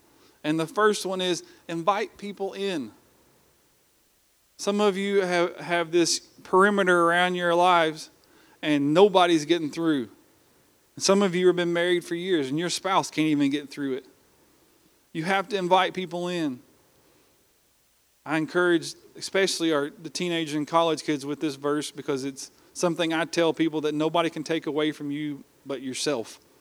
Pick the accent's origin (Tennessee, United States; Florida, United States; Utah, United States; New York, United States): Tennessee, United States; Johnson City; Growing up on Avondale Drive in Johnson City, Tennessee, for those of my friends maybe in Tennessee watching, they know right where it is.